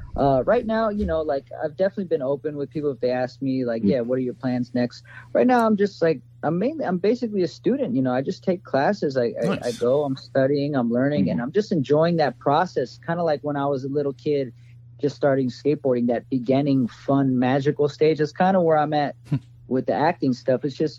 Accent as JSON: {"language": "English", "region": "California", "country": "United States", "tie": "born or raised there", "said": "where I grew up here in California, especially in the era that I grew up coming up in, it was very like, the California scene"}